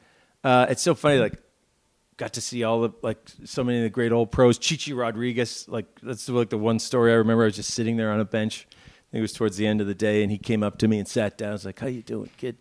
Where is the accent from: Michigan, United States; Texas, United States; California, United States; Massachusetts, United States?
Massachusetts, United States; Boston; also born or lived in St. Louis / Chicago; we had moved from, I'm from Boston, we lived in St. Louis for a bit, suburbs, and then Chicago.